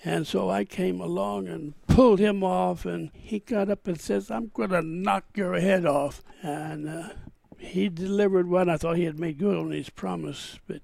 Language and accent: English; Shawnee, Oklahoma, United States; We grew up in near Shawnee, Oklahoma. We were Okies.